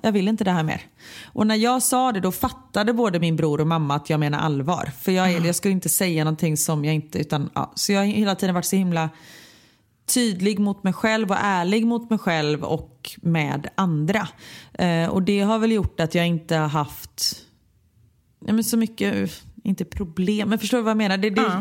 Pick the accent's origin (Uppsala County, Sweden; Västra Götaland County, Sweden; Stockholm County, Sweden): Västra Götaland County, Sweden; Gothenburg; jag kommer från Örgryte